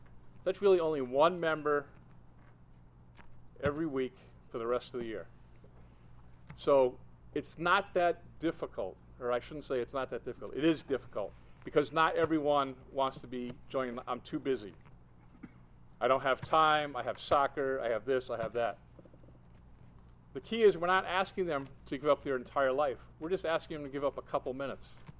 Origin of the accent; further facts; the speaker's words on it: Connecticut, United States; And depending on where you are in the country, I'm from Connecticut. I was a state deputy in Connecticut for 3 years.